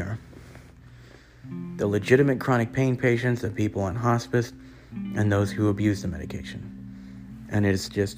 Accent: Ventura County, California, United States; It's hitting my hometown of Ventura County.

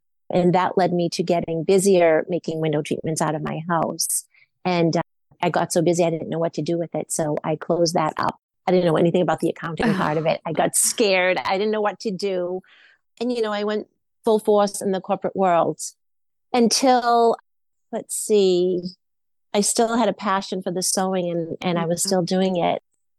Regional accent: New England, United States; I basically wanted to go to college in Boston because I am from New England.

